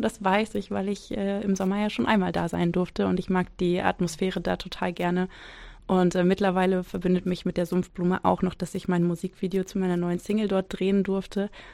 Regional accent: Berlin, Germany; now in Hamelin, Germany; Also ich komme gebürtig aus Berlin und habe da auch jetzt bis zu meinem Umzug ins Weserbergland gelebt

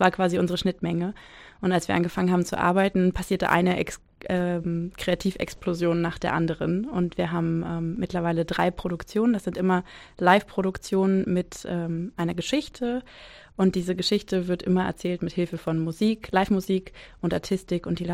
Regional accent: Berlin, Germany; now in Hamelin, Germany; Also ich komme gebürtig aus Berlin und habe da auch jetzt bis zu meinem Umzug ins Weserbergland gelebt

